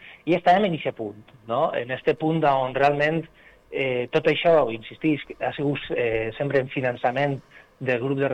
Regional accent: Moncofa, Valencian Community, Spain; també porto molt en el meu cor el poble de Moncofa, no? Jo sempre dic que sempre sóc un enamorat del meu poble

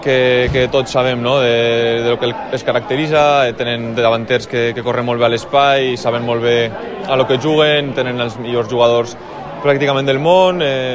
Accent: Villarreal, Valencian Community, Spain; L'equip del meu poble m'està permetint disfrutar, no?, d'unes semifinals de Champions, i és algo únic.

